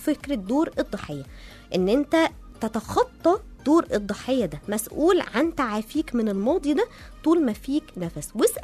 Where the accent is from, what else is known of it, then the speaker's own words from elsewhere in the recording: Egypt; born there; ليه اتولدت في مصر؟ ليه انا مش خليجي؟